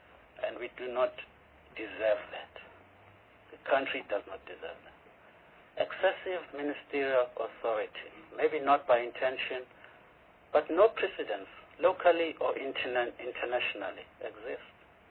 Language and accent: English; South Africa; I am South African, I'm black, I went through the schooling system in the townships.